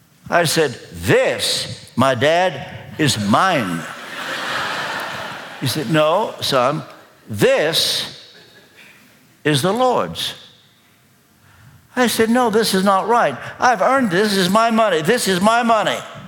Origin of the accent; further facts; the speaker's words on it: Kentucky, United States; Well, we used to say back in the hills of Kentucky, I come from Kentucky, by the way, I don't want you to be intimidated by this.